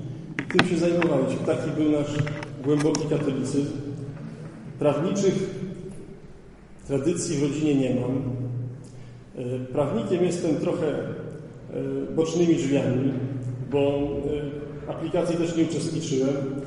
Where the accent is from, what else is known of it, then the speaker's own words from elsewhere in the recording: Częstochowa, Silesian Voivodeship, Poland; born there; ja urodziłem się w Częstochowie, całkiem niedawno, a urodziłem się też całkiem niedawno, bo w 81 roku